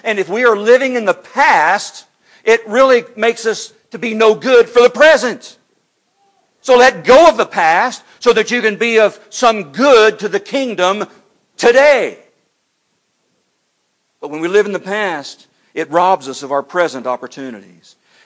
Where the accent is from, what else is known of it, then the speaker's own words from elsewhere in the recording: Houston, Texas, United States; But I was born and raised in Houston, 5 acres of land that we grew up on outside of Houston.